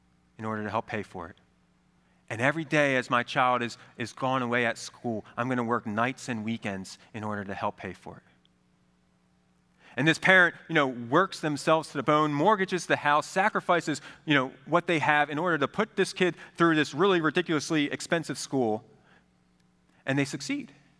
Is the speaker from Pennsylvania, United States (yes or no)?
no; New Jersey, United States; I grew up in New Jersey where to get your driver's license, you need to be 17 years old.